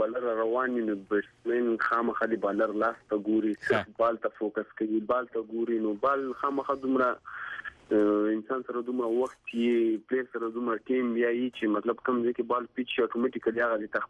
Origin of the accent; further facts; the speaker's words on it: Afghanistan; چې موږ د افغانستان او هغه یو